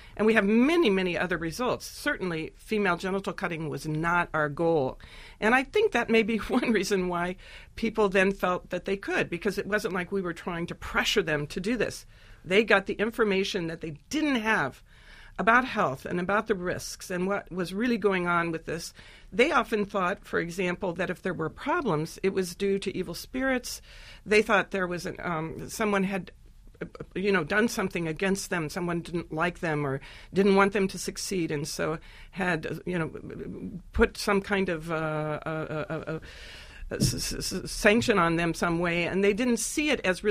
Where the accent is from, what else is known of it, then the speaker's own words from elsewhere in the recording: United States; And I said, as an American, I said, oh, my gosh, I can't really approach this issue because it's so sensitive. And I, as an American, might be seen as judging.